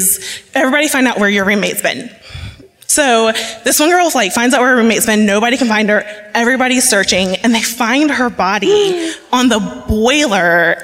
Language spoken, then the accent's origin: English; South Carolina, United States; now in Atlanta, United States; I am from South Carolina, but I live in Atlanta now.